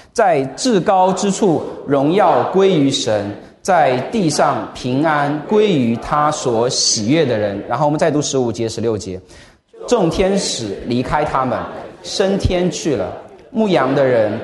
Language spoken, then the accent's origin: Chinese; Zhejiang, China; 我也是浙江来的